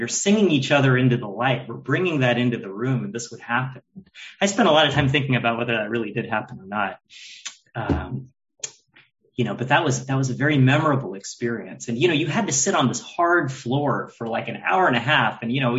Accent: Houston, Texas, United States; I grew up in Houston, and, on special occasions, we'd drive an hour to this temple

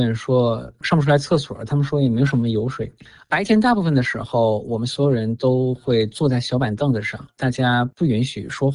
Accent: Jilin, China; 然后我回到了我的老家吉林市。

